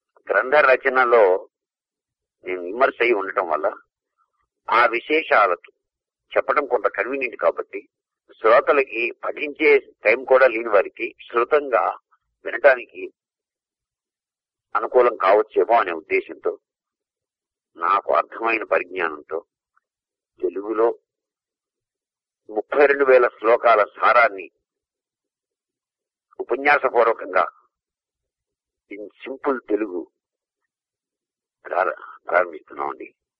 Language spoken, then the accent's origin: Telugu; Kuchipudi, Andhra Pradesh, India; స్వగ్రామం కూచిపూడి, కృష్ణా జిల్లా, 521136. భరతనాట్యానికి కూచిపూడి ప్రసిద్ధి, ఎందరో సాధకులు మహనీయులు నచ్చిన గడ్డది. అటువంటి గ్రామంలో జన్మించిన నా స్వగ్రామం.